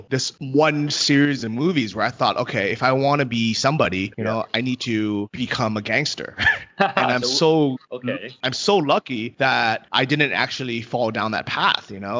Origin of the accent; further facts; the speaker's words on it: San Francisco, California, United States; Yeah, so I grew up with my parents, are both from Taiwan, and I grew up in San Francisco, and my school was all Asian